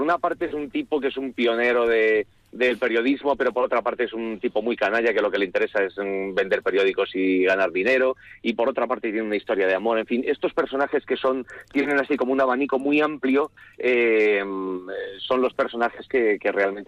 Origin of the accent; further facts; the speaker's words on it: Valladolid, Castile and León, Spain; Decir, por mis ancestros, yo soy de Valladolid, ¿no?